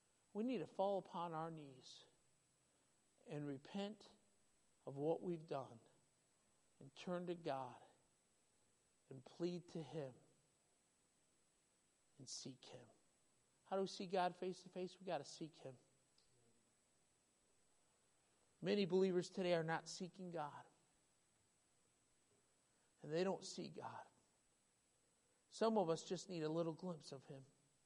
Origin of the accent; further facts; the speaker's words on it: Michigan, United States; moved away as an adult; Now, I grew up in Michigan for about 18 years of my life, and I love the Holy Land of Michigan. I've been in Wisconsin and been here almost 17 years.